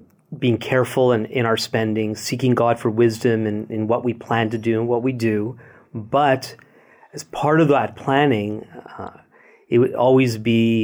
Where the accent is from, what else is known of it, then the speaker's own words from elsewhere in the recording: Montreal, Quebec, Canada; We're both from Montreal, and we're both from Jewish backgrounds.